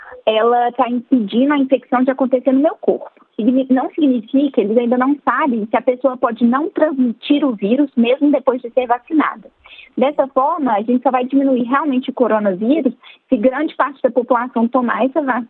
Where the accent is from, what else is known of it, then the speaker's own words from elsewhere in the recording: Belo Horizonte, Minas Gerais, Brazil; moved away as an adult; also born or lived in Montes Claros; now in United States; Então, eu sou de Minas Gerais, eu sou de uma cidade que chama Montes Claros, mas eu cresci em Belo Horizonte. Eu, na verdade, já estou nos Estados Unidos há 5 anos.